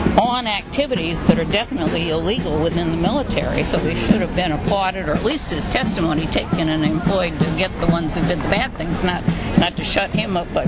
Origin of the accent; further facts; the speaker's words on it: Waitsfield, Vermont, United States; drove here from Vermont yesterday, and the day before that I was baking pies for a church supper in my hometown, so no, I didn't see it.